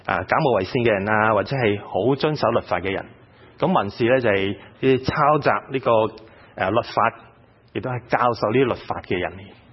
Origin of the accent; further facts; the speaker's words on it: Sai Wan, Hong Kong; 其實喺香港嘅時候都係有機會去到一個嘅我長大嘅地方，叫西環嘅地方。因為我爸爸是做警察的，那我們在警察宿舍裡面長大